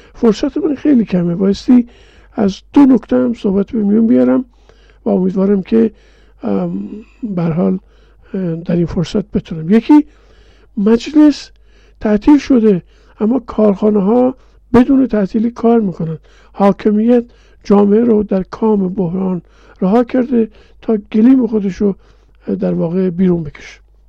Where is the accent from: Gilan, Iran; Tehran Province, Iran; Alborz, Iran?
Gilan, Iran; Langarud; از شهر خودم که درش در واقع موطن من لنگرود یاد میشه